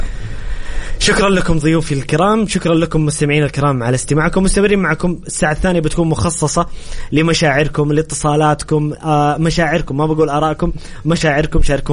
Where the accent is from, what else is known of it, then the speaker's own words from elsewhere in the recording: Egypt; لقد تشرفنا اليوم كمصريين وعرب